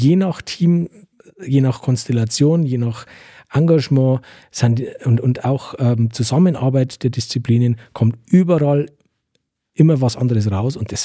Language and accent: German; Passau, Bavaria, Germany; Ich bin nicht aus Deggendorf, aber ich bin aus Passau.